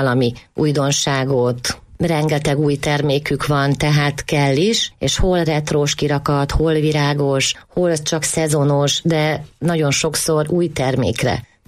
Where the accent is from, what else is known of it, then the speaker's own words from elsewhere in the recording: Transdanubia, Hungary; also born or lived in Budapest; now in Eger, Hungary; Én több helyen éltem, én dunántúli vagyok, Pesten is éltem évekig, én 32 éve költöztem Egerbe